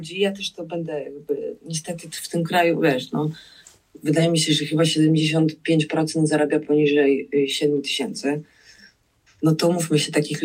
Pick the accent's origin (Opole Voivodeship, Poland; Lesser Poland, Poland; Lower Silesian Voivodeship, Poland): Lower Silesian Voivodeship, Poland; Wrocław; No bo jakby gdzie ja z Wrocławia robiąca jakieś wizerunkowe rzeczy, czy nie wiem, pracująca w IT